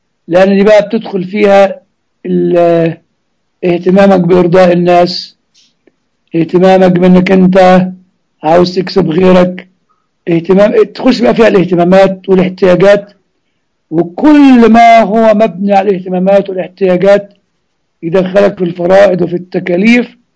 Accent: Egypt; دي زي ما عندنا في مصر تجيب سكينة وتروح فتح قلب البطيخة

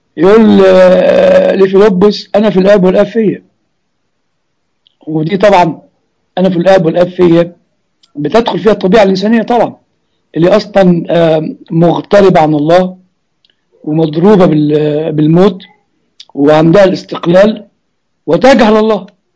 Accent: Egypt; زي ما بيقولوا يعني عندنا في مصر يقول لك بعمل عمرة للمطور

